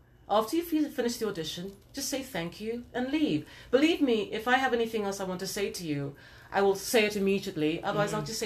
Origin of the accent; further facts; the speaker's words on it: Nigeria; I mean, I'm actually Nigerian. I'm actually African.